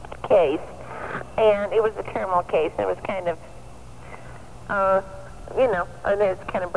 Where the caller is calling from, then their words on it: Chicago, Illinois, United States; I'm calling from Chicago.